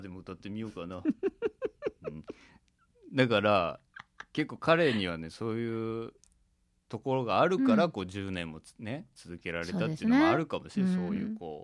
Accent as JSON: {"language": "Japanese", "region": "Kumamoto", "country": "Japan", "lives_now": "Tokyo, Japan", "said": "いや私もだから熊本出身ですから憧れてたんだけど、"}